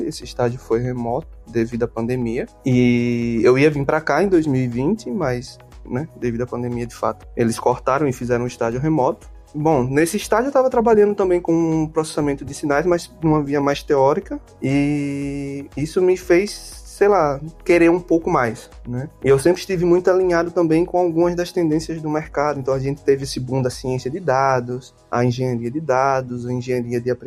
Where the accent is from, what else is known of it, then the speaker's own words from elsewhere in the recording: Aracaju, Sergipe, Brazil; moved away as an adult; Eu sou de Aracaju, Sergipe, é o menor estado do Brasil